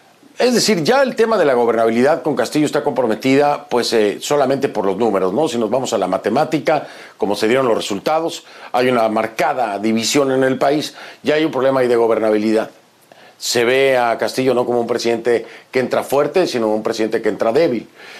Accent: Peru; en mi país al menos, se pone peliaguda, es decir, se pone sumamente tenso, porque entonces ahí habría que accionar otros mecanismos que no son necesariamente los que queremos ver para el Perú

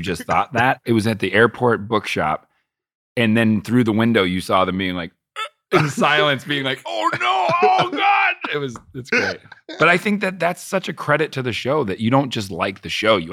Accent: Boston, Massachusetts, United States; I mean, I grew up in Boston.

